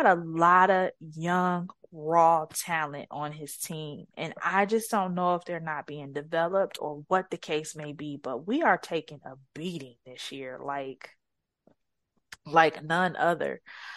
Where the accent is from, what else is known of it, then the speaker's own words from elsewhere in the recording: Detroit, Michigan, United States; No, I'm from Detroit. I'm from the city, born and raised in the city.